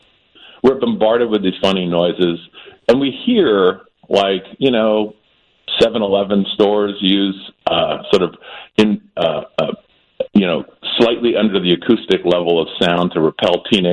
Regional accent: South Carolina, United States; I grew up in South Carolina.

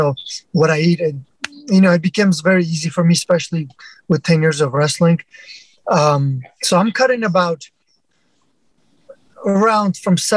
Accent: Armenia; now in Kent, United States; I actually moved to the United States 14 years ago straight from Armenia.

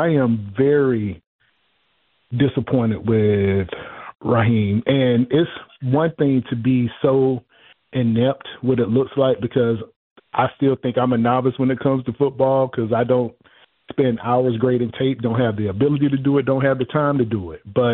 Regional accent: Atlanta, Georgia, United States; I am born and raised in Atlanta, mid-40s.

